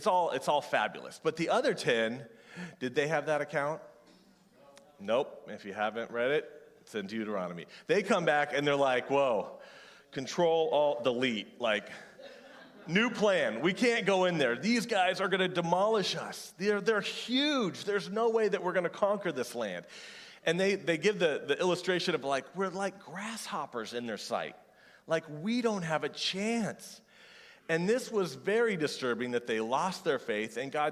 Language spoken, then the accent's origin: English; Nashville, Tennessee, United States; born there; I was born in Nashville, Tennessee, in the country capital of the world, right? Not only was I born there, my mom gave birth to me at home